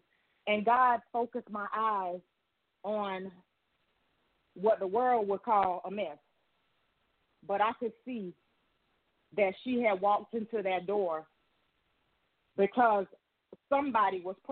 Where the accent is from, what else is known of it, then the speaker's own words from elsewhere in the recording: Georgia, United States; But I'm from Georgia. I'm sure most of you have heard me.